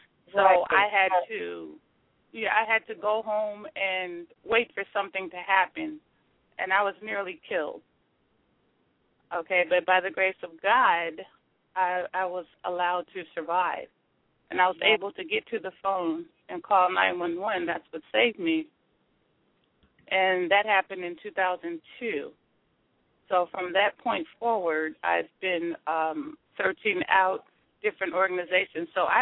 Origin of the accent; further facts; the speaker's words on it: Los Angeles, California, United States; I was born in Los Angeles, grew up in Los Angeles, still here in Los Angeles